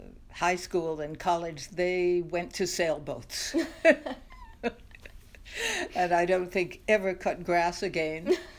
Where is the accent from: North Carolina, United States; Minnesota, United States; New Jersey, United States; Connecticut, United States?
Connecticut, United States; New Haven; Oh, my childhood was very different because I grew up in New Haven, Connecticut, mm-hmm. college town